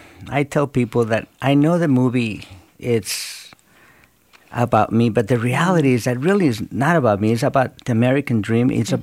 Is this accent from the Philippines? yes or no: no; Mexico; English is a second language; now in United States; we grew up very poor in Mexico